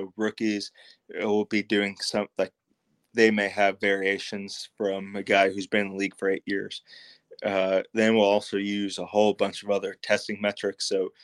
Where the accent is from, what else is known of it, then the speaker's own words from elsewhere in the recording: Connecticut, United States; Like I grew up in Connecticut, but I'm a very small town, very basic.